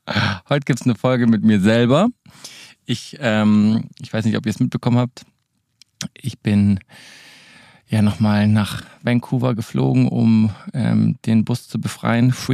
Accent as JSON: {"language": "German", "country": "Germany", "said": "ich bin ja ein Deutscher"}